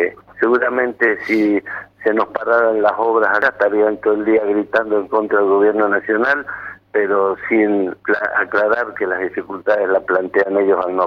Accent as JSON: {"language": "Spanish", "country": "Argentina", "said": "a mí me duelen como argentino, no como peronista."}